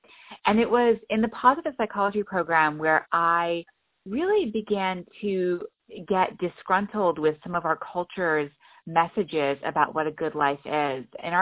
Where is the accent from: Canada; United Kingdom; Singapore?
Canada; Montreal, Quebec; I grew up in Montreal, and my parents ran a Sufi meeting house out of our home in downtown Montreal.